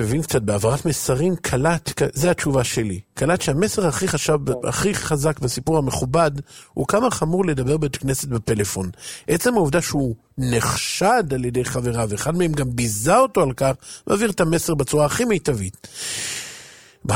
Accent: Bnei Brak, Tel Aviv District, Israel; אני בעצמי בני ברקי, אז מותר לי.

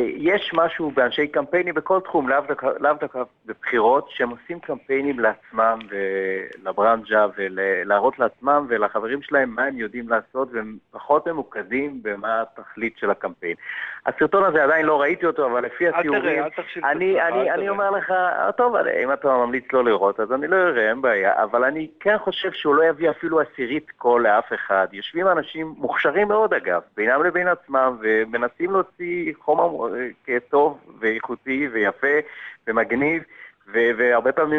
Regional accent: Jerusalem, Jerusalem District, Israel

